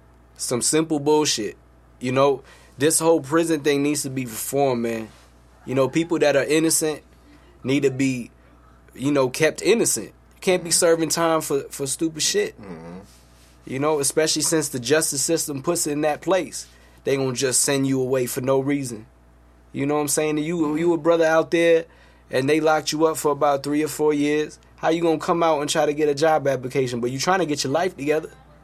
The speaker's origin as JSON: {"language": "English", "region": "East Coast", "country": "United States", "said": "Well, I'm from the East Coast, I'm not biased."}